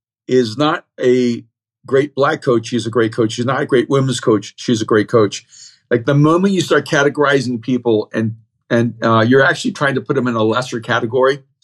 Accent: Miami, Florida, United States; also born or lived in El Salvador; I grew up running track in Miami, Run for Fun in Miami, Florida. And I was, you know, probably the only athlete from El Salvador other than my brother.

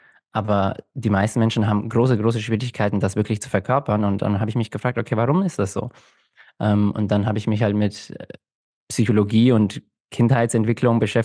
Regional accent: Mexico; now in Germany; Ich habe dir erzählt, ich komme ja eigentlich aus Mexiko

